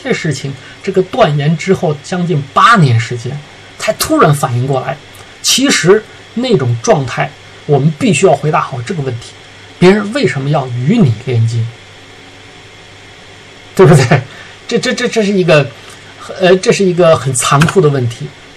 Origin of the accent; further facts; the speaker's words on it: China; 在整个地球人种当中我们中国人的自学能力也绝对是顶尖的啊